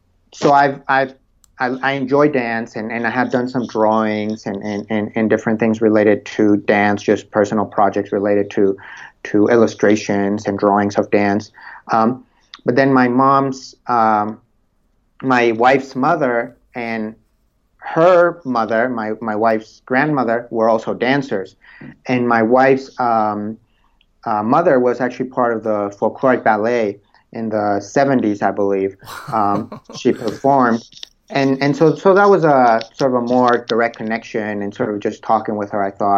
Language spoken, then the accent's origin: English; Mexico; So I grew up in Mexico, and in Mexico, it's very common to perform a folklore dance